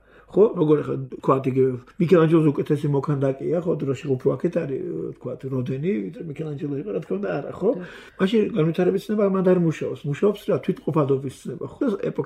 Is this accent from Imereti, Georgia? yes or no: yes; Imereti, Georgia; საერთოდ ხა მე იმერელი ვარ, მაგრამ ქართველი ვარ